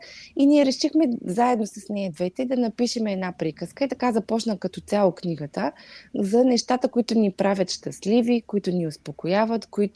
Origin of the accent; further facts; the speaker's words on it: Silistra, Silistra Province, Bulgaria; Аз съм родом от Силистра, едно много прекрасно малко градче, и там имам изключително много хубави и мили приятели и роднини.